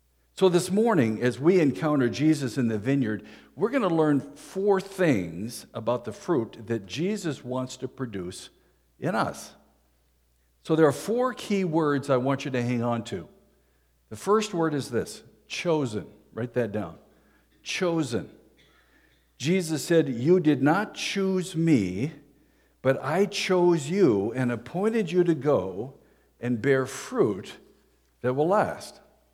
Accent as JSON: {"language": "English", "region": "Minnesota", "country": "United States", "said": "Well, I'm from Minnesota. You have to understand that. I just figured that's the way it was all in California."}